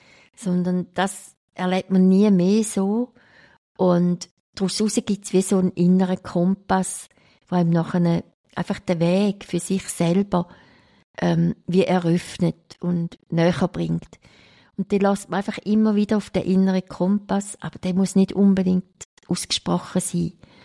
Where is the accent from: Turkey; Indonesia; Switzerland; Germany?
Switzerland; St. Gallen; Oder man träumt auf das Mal als St. Galler von einer St. Galler Bratwurst oder irgend sowas.